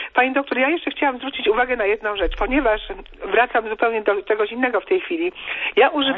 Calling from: Poznań, Greater Poland Voivodeship, Poland; u nas w Poznaniu, bo ja dzwonię z Poznania

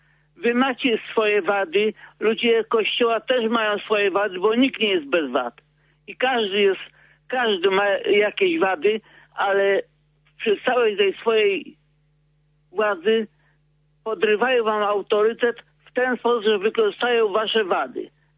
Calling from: Kraków, Lesser Poland, Poland; z Krakowa.

